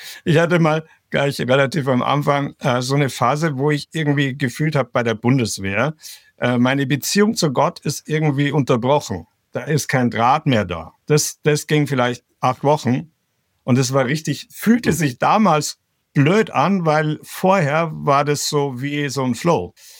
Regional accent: Bavaria, Germany; Also ich bin aufgewachsen in der Oberpfalz und es ist damals zumindest noch 95% katholisch gewesen. Heute nicht mehr so. Bin also in einer katholischen Familie aufgewachsen

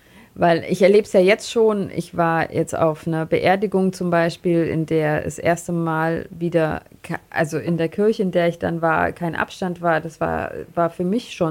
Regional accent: Hesse, Germany; also born or lived in Frankfurt; now in Augsburg, Germany; Ich bin eigentlich aus Hessen und aufgewachsen im Rhein-Main-Gebiet und habe viele Jahre in und um Frankfurt gelebt und auch dort studiert an der Philosophisch-Theologischen Hochschule St. Georgen.

